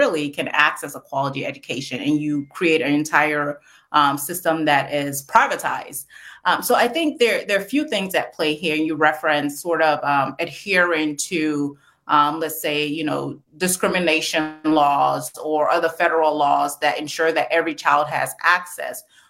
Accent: Saint Paul, Minnesota, United States; born or raised there

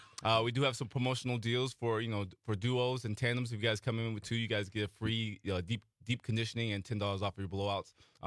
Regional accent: Vacaville, California, United States; born or raised there

